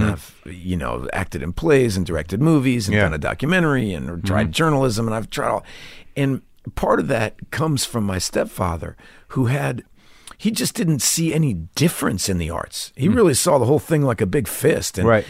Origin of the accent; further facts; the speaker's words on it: Austin, Texas, United States; born there; also born or lived in Atlanta / Brooklyn / Connecticut; Well, let's see. I was born in Austin, Texas.